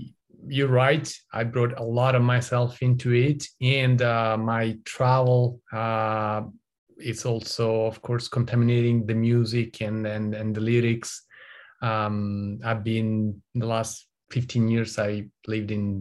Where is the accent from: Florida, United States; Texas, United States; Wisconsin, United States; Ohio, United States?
Texas, United States; accent: Texan; You haven't noticed my Texan accent, right?